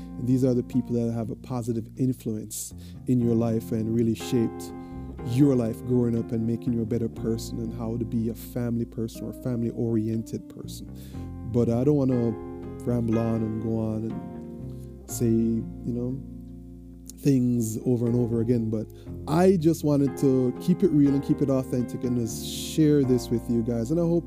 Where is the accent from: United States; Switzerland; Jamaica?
Jamaica; because I was born and raised in Jamaica, and even your neighbors were your family.